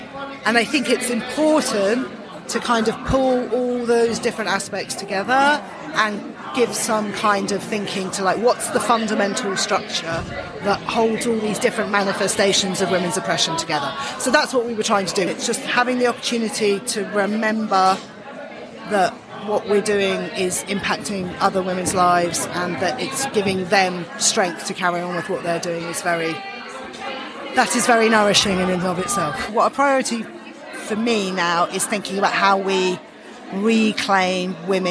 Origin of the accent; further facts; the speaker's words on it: Brighton, South East England, United Kingdom; I'm from Brighton in the south of England.